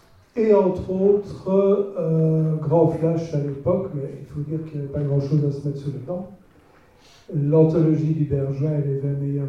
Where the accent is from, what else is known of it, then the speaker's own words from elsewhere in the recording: Belgium; comme je suis belge, je n'ai pas toujours le même vocabulaire que vous.